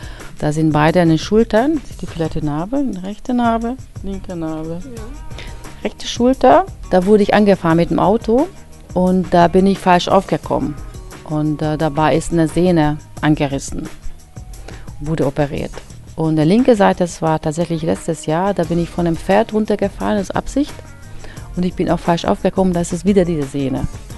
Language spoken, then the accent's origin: German; Budapest, Hungary; German is a second language; now in Germany; Ich komme aus Budapest, da habe ich studiert, Sport- und Krankengymnastik.